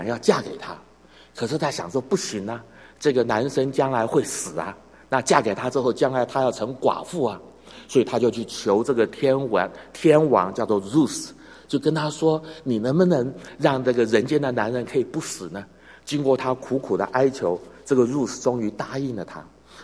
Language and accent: Chinese; China; 好像我们中国人所说的，江山易改，怎样本性难移。